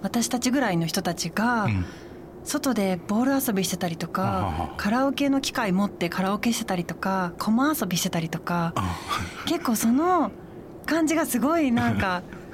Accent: Yamagata, Japan; いやー、でも山形出身なので、寒い地方で生まれてるので、あんなに暑い場所っていうのが初めてだったんですよね。

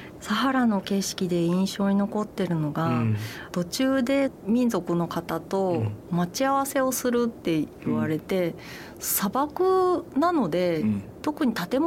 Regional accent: Osaka, Japan; 私も夫も関西人なんですね。京都の出身ではなく、夫は滋賀で私は大阪なんですけれども

